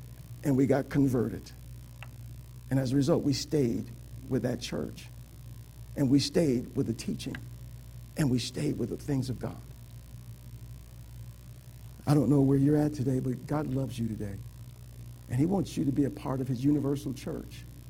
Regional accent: Joliet, Illinois, United States; I'm from Joliet. That's where prisoners are at.

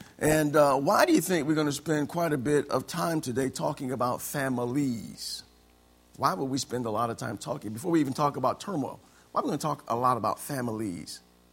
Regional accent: Illinois, United States; By nature, I'm from Illinois. I'm a Chicago fan.

